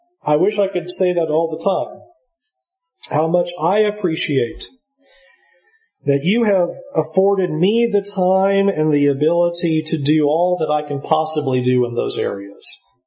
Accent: San Diego, California, United States; We grew up in San Diego in the same vicinity, not together, but we're around each other from time to time.

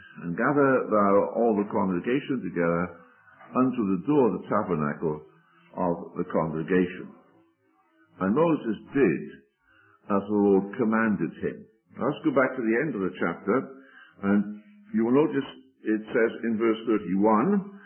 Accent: Wales, United Kingdom; myself being a Welshman

